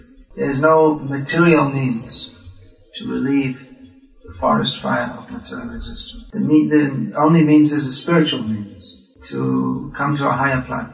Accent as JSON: {"language": "English", "region": "England", "country": "United Kingdom", "tie": "born there", "said": "I was born in England, so they call it the English Channel."}